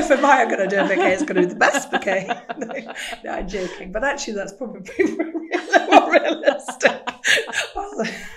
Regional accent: Edinburgh, Scotland, United Kingdom; You just turn up and you go … from Edinburgh. So I just did that.

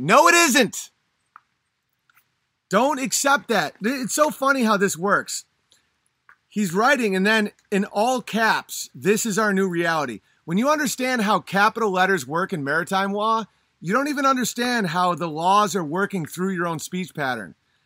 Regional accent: Toronto, Ontario, Canada; now rivals my hometown of Toronto for being the most SJW, sad, jaded waste city in Canada, and perhaps the world.

